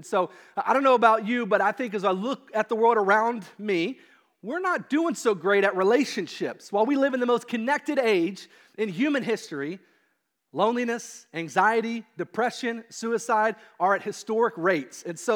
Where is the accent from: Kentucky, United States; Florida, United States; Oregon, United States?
Kentucky, United States; So I grew up in Southern Kentucky in the middle of nowhere on a hill with 144 acres in the Daniel Boone National Forest.